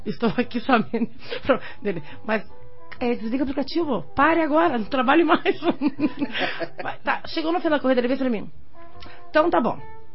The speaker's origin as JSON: {"language": "Portuguese", "town": "Curitiba", "region": "Paraná", "country": "Brazil", "said": "Eu falei: não, sou de Curitiba."}